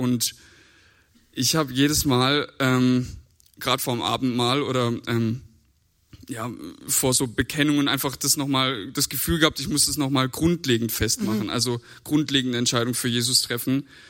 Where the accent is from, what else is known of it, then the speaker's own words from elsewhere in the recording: Langensteinbach, Baden-Württemberg, Germany; Ich komme hier aus Langsteinbach. Ich bin 23.